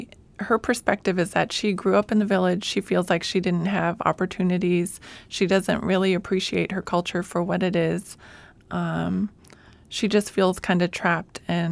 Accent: Bethel, Alaska, United States; growing up in Bethel and you know, being in both cultures

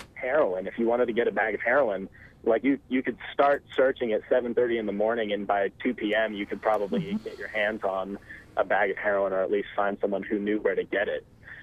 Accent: Anchorage, Alaska, United States; now in Arizona, United States; I'm calling from Arizona, but I'm still from Anchorage.

